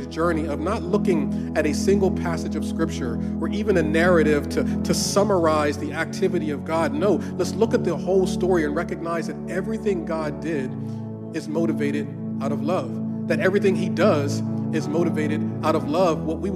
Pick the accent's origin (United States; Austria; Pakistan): United States; Northeast; We're from the Northeast. It was freezing outside.